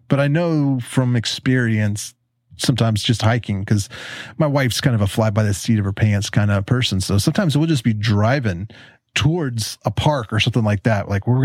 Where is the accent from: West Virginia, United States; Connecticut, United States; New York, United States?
West Virginia, United States; Huntington; Like, I grew up in Huntington, where you are right now. I refused to go to Marshall University